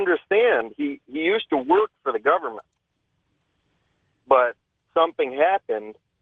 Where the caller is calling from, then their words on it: New York City, New York, United States; New York City.